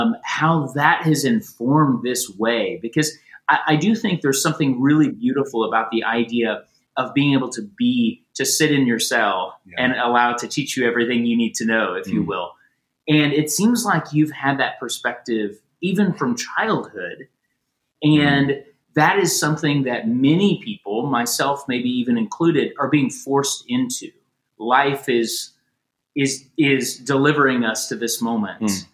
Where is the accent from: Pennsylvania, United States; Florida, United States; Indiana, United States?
Indiana, United States; I'm from Indiana, and seeing we actually backed down the stages because of the increase of cases.